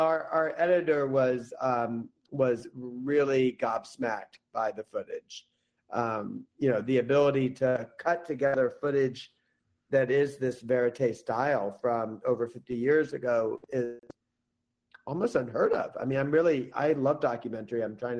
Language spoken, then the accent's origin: English; Atlanta, Georgia, United States; when I was a kid, when I was 15 years old, growing up in Atlanta.